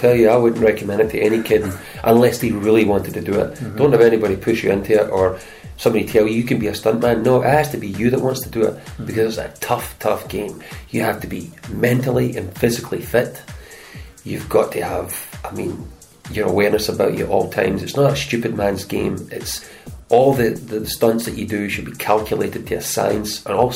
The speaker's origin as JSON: {"language": "English", "town": "Cambuslang", "region": "Scotland", "country": "United Kingdom", "tie": "born or raised there", "said": "you didn't network growing up in Scotland. I mean, sorry, you didn't network growing up in Cambuslang."}